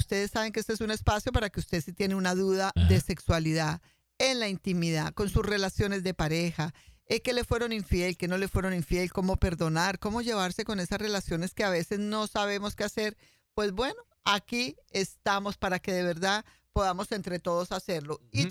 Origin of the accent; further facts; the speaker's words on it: Colombia; yo soy muy latina en este país, pero que aprendí que no era colombiana, sino colombianísima.